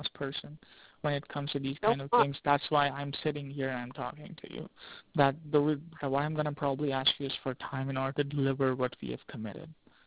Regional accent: Rockford, Illinois, United States; now in New York, United States; I've come to New York. But originally I'm from Rockford.

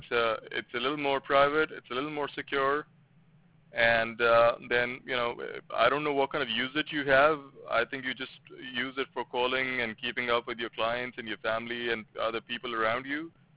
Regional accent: Czechia; English is a second language; moved away as an adult; now in United States; Well, so I come from Czech Republic, and I've been in the USA for, I think, almost all my life. I came after high school to the USA, and I've been living here for about, 20 years?

